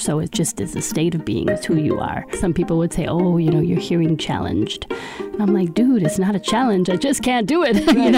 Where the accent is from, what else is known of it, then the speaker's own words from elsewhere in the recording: Germany; moved away as an adult; now in Minneapolis, United States; I am born and raised in Germany, and not everybody knows that about me, but I'm an immigrant to America. Okay. I moved here in 1987, right out of high school, and I came to Minneapolis.